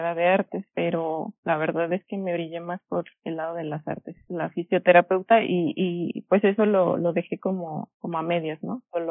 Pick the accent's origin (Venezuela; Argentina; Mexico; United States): Mexico; Guadalajara, Jalisco; Yo soy de Guadalajara, sí. México. He vivido aquí toda mi vida.